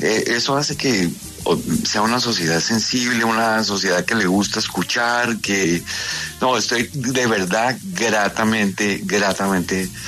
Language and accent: Spanish; Colombia; Yo siempre digo que nosotros tenemos como colombianos una misión